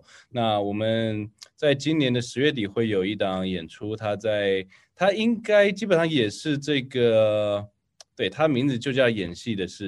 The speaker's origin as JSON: {"language": "Chinese", "country": "Taiwan", "moved": "yes", "lives_now": "Seattle, United States", "said": "因为我其实是4年前我从台湾搬来西雅图"}